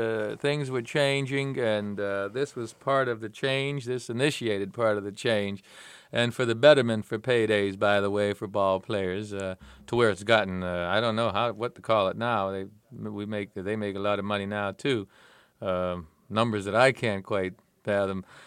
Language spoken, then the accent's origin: English; Pennsylvania, United States; The guys knew I was from Pennsylvania.